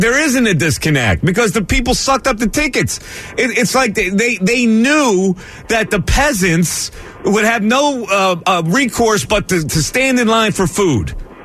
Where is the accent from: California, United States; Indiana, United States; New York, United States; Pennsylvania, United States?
Pennsylvania, United States; Philadelphia; And so he says to us, where are you from? And I said, Philadelphia.